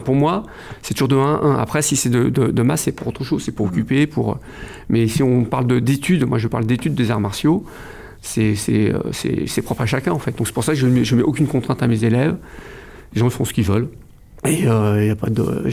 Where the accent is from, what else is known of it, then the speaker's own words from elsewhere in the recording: France; born there; mes parents sont d'origine vietnamienne et je suis né en France.